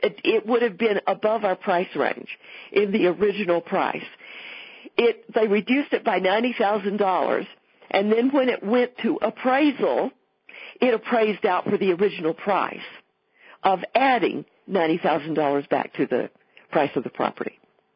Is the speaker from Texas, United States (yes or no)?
yes; Weatherford, Texas, United States; Dale helped us set up my art show in Weatherford, my hometown